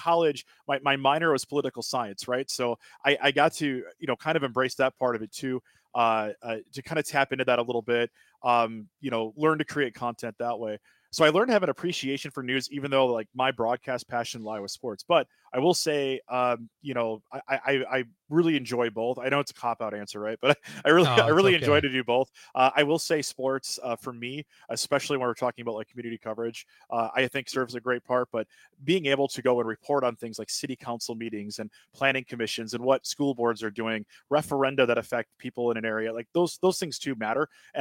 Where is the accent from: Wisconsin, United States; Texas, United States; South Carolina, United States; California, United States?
Wisconsin, United States; also born or lived in Milwaukee / Madison; I grew up in the Northwoods. I spent almost 10 years living between Milwaukee and Madison in those media markets. And now for the last few years, I live in southwestern Wisconsin in what's known as the Driftless area.